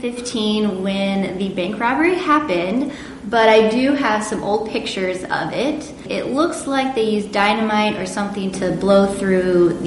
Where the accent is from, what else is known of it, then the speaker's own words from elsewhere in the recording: Ames, Iowa, United States; I'm from Ames, went to Iowa State for hotel restaurant management. And my husband and I met in Ames, and we actually used to work together in a restaurant.